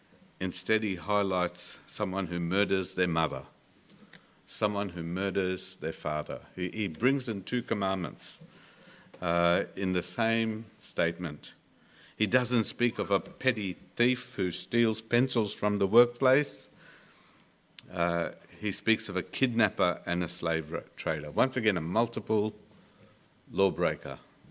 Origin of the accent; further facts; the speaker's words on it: Dulwich Hill, New South Wales, Australia; You're probably wishing I didn't know what it meant, but I grew up in Dulwich Hill, folks, I did.